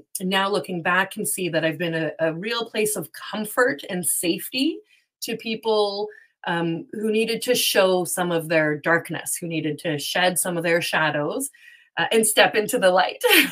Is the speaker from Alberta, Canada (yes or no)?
no; Quebec, Canada; born there; I was born in Quebec and then I moved to Canada.